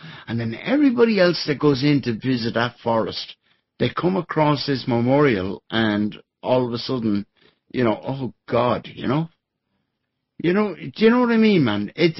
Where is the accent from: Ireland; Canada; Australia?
Ireland; And I'm just thinking, as an Irish guy, and I'm saying, this is how far this tentacle of, you know, the lies goes, you know, to a small little forest beside a small little village in Ireland.